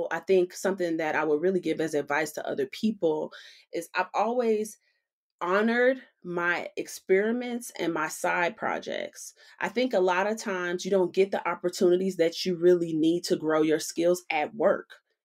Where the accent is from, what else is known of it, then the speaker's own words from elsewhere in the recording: Chicago, Illinois, United States; I'm from Chicago and I moved here.